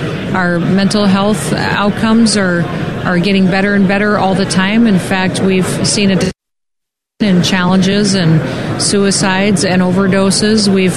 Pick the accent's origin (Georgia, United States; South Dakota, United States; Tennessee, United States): South Dakota, United States; It's been pretty special to be in my home state and watch it thrive in such challenging times.